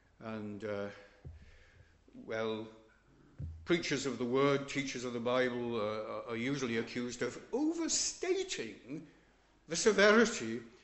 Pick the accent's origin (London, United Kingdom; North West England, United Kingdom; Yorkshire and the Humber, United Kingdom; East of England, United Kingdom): Yorkshire and the Humber, United Kingdom; don't know from my accent, possibly still, but you know from my mention on occasions, I am a Yorkshireman